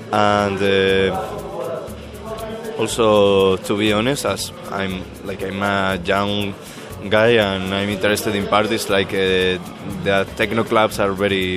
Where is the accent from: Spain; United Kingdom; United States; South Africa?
Spain; I come from Spain.